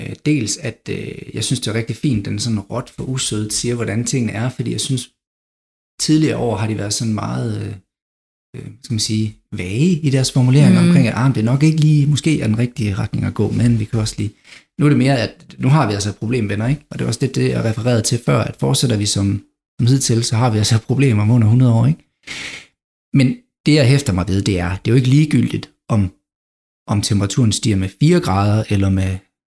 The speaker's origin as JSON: {"language": "Danish", "town": "Silkeborg", "region": "Central Denmark Region", "country": "Denmark", "tie": "born or raised there", "said": "Og jeg kommer fra Silkeborg, i hvert fald fra størstedelen af mit livs vedkommende."}